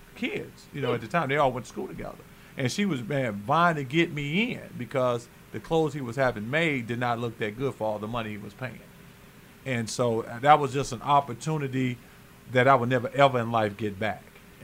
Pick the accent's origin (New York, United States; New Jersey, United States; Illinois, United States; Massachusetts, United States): Illinois, United States; Chicago; I said, man, I'm from Chicago. I played King High School. I mean, I know everybody in Chicago.